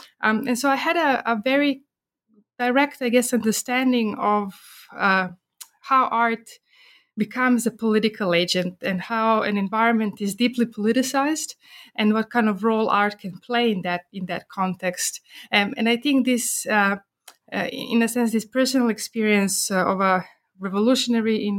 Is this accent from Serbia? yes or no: yes; Belgrade, Serbia; I grew up in Belgrade during the 1990s, a fairly turbulent period in Yugoslav and then Serbian history.